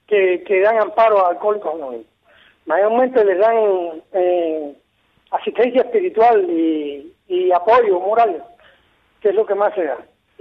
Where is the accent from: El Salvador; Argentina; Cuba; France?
Cuba; no somos buenos cubanos.